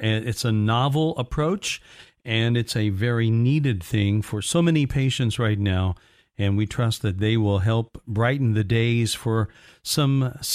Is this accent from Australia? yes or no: no; Indiana, United States; I grew up in Indiana. We got cold, but our cold and what your cold was a little bit different there.